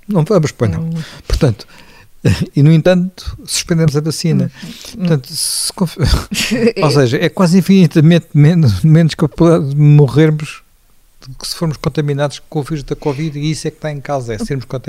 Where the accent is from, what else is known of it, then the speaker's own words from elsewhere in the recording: Portugal; E faço isso como português, como europeu